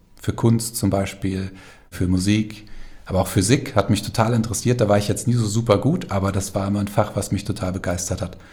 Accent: Falkenberg, Hesse, Germany; Aufgewachsen bin ich hier in Falkenberg, wo ich jetzt auch wieder lebe. Das ist ein kleines, beschauliches Dörfchen im Norden Hessens. 800 Seelen leben hier.

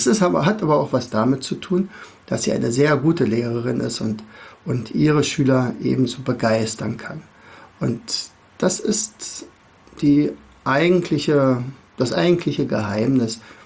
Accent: Berlin, Germany; now in Rauen, Germany; an meinem Dialekt wirst du schon ein bisschen hören. Also ich bin aus dem Raum Berlin. Wohne in Rauen, das ist ein sehr kleiner Ort in der Nähe von Fürstenwalde.

